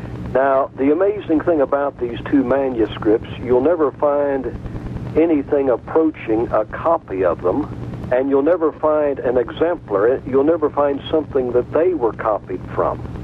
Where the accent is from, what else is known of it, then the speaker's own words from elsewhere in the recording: United States; accent: American; now in United Kingdom; or to hear my American accent, that might be a bit of a problem